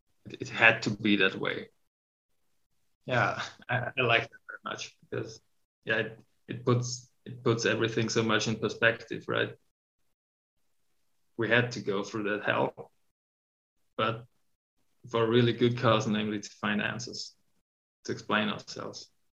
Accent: Obdach, Styria, Austria; English is a second language; now in Graz, Austria; I was born in Austria, a little area called Obdach in the province of Styria. Grew up there, went to school there. Then I studied in Graz, moved back home again. And then when I met my girlfriend, I moved to Graz again. And I'm now living and working in Graz

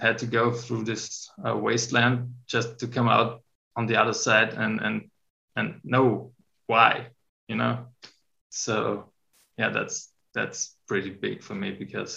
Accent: Obdach, Styria, Austria; English is a second language; now in Graz, Austria; I was born in Austria, a little area called Obdach in the province of Styria. Grew up there, went to school there. Then I studied in Graz, moved back home again. And then when I met my girlfriend, I moved to Graz again. And I'm now living and working in Graz

